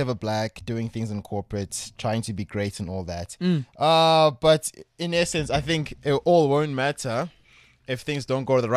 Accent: South Africa; But that's not good enough as a South African.

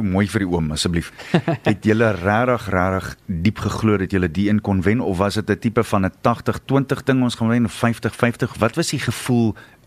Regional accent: Springs, Gauteng, South Africa; Jy is daar van my deel van die wêreld. Ek kom van Springs af, so ons praat dieselfde taal.

